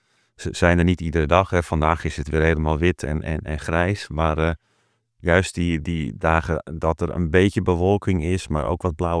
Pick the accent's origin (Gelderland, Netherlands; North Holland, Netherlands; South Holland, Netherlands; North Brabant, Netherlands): North Holland, Netherlands; Langedijk; born there; also born or lived in Amsterdam; now in Heerhugowaard, Netherlands; Ben, zoals je al zei, geboren in Langedijk. Daarna heb ik lang op andere plekken gewoond, onder meer in Amsterdam. Uiteindelijk kwam ik toen weer terug in waar ik nu woon, Heergewaard, eigenlijk vlakbij Langedijk. En weer midden tussen de weilanden en het Noord-Hollandse, het West-Friese polderland.